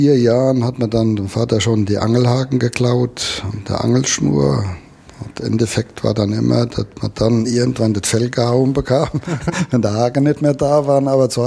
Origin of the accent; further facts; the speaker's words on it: Steinwinger, Germany; ich bin in Steinwinger zur Schule gegangen, wo ich auch geboren bin